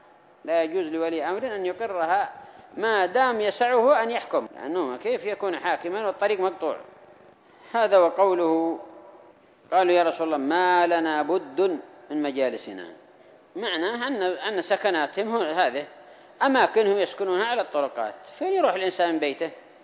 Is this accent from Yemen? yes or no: yes; Yemen; حصل ذلك بارك الله فيكم أن الطريق مظلومة عندنا في اليمن، حقوق الطريق مظلومة